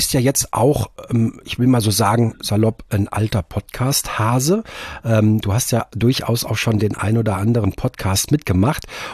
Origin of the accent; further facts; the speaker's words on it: Frankfurt, Hesse, Germany; dass ich ja gebürtig aus Frankfurt oder aus dem Umland von Frankfurt bin.